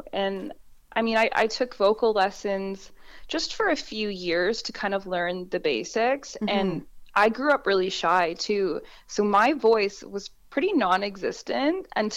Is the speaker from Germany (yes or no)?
no; Burlington, Ontario, Canada; Yeah, well, I'm from Burlington, Ontario, and I've been performing since I was 12 years old